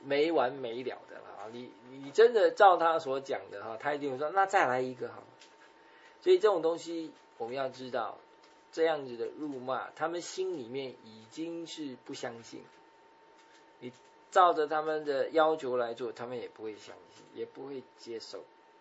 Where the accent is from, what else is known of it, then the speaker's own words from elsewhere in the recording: China; 我们中国人有一个不太好的个性，就是说我们见不得人好